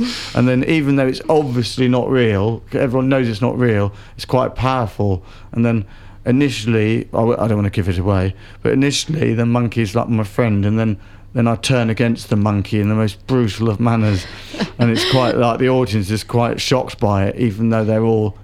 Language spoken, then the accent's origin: English; United Kingdom; I like being in warm places because I come from Britain, it's cold.